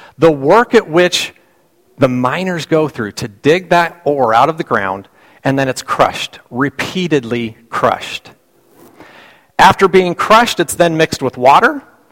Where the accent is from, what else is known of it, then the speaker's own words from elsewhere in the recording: Colorado, United States; I grew up in Colorado. My kids thought I grew up in Westcliff, Colorado. Okay? That's actually not where I grew up.